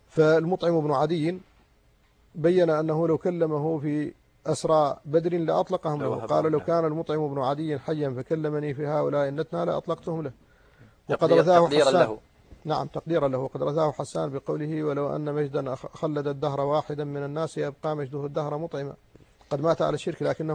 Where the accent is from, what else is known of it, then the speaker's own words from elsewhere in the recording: Mauritania; وعندنا في موريتانيا ينقص التدين.